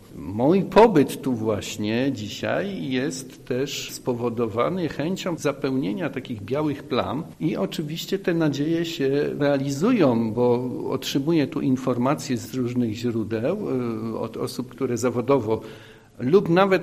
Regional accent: Mikołów, Silesian Voivodeship, Poland; ja przyjechałem ze Śląska, z Mikołowa.

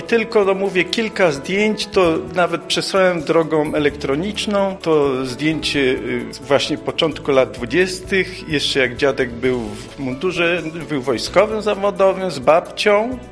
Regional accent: Gdynia, Pomeranian Voivodeship, Poland; pochodzę z Gdyni.

